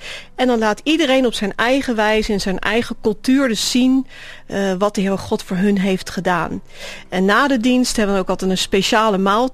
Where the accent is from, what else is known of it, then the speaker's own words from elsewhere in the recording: Netherlands; Mijn man komt uit Nigeria en ik kom uit Nederland.